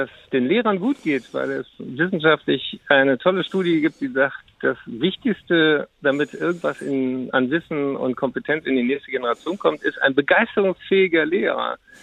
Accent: Frankfurt, Hesse, Germany; born there; deswegen fühle ich mich da als gebürtiger Frankfurt natürlich auch doppelt

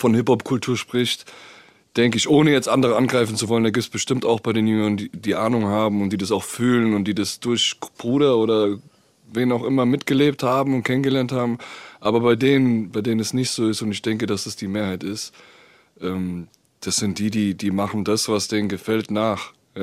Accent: Hesse, Germany; born there; ich bin ja nicht in Frankfurt geboren, ich bin im Taunus geboren.

